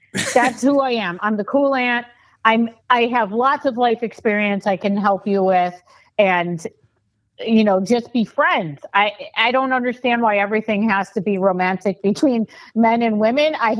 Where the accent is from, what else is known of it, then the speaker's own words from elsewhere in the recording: Buffalo, New York, United States; I remember that because I'm from Buffalo